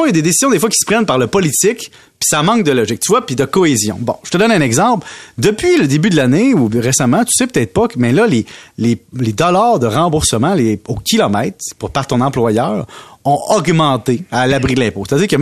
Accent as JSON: {"language": "French", "town": "Valleyfield", "region": "Quebec", "country": "Canada", "said": "Tu sais, moi, je viens de Valleyfield."}